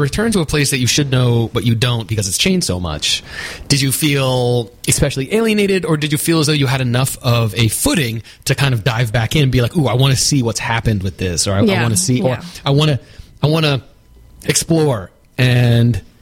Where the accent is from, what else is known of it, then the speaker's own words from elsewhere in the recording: Singapore; And growing up in Singapore also means you'll feel alienated wherever you move after that.